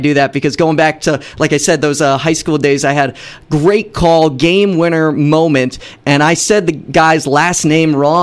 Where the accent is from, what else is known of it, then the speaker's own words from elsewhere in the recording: Lee's Summit, Missouri, United States; Well, I'm from the Kansas City area in Missouri. Grew up in a suburb called Lee's Summit.